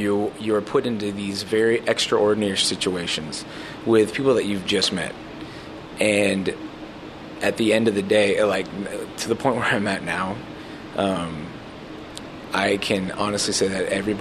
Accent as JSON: {"language": "English", "town": "El Sobrante", "region": "California", "country": "United States", "tie": "born or raised there", "said": "I am 32 years old, and I grew up in El Sobrani, California."}